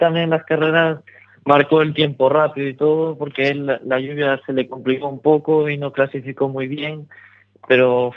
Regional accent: Galicia, Spain; como buen gallego

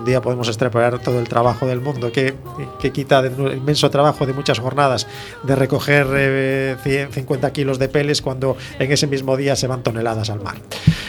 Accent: A Coruña, Galicia, Spain; Yo soy de Monte Alto, que se hacían esas pequeñas o grandes hogueras dentro de los barrios, ¿no?

